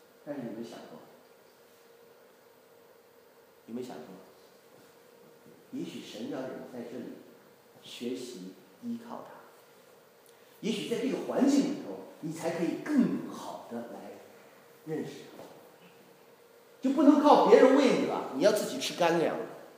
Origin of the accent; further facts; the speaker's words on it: Xi'an, Shaanxi, China; 我们在西安长大的时候，有时候我们去郊区，那西安的外面呢，就是有这个啊黄河比较远一点哈，有一条小河哈，就是黄河的支流。